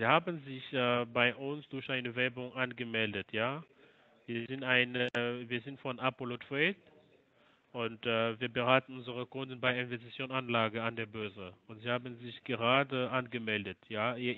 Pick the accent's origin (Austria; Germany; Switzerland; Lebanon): Switzerland; Also ich bin Schweizer. Je parle français, bien sûr.